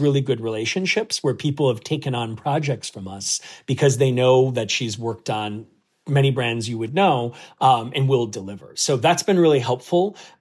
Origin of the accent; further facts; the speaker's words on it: Wisconsin, United States; I'm from Wisconsin, so maybe it even hits home differently